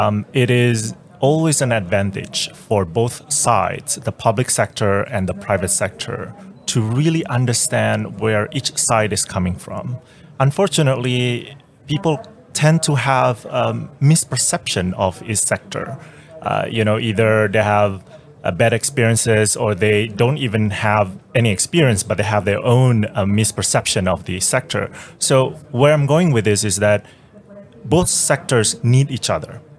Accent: Singapore; Singapore.

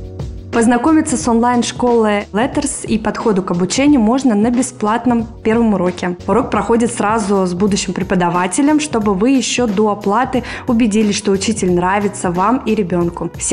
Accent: Moscow, Russia; И мы из Москвы.

